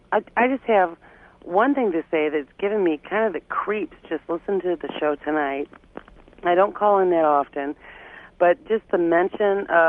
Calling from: St. Louis, Missouri, United States; I'm calling from St. Louis.

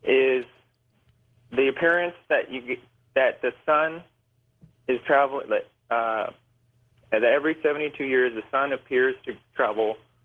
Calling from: Toronto, Ontario, Canada; from Toronto.

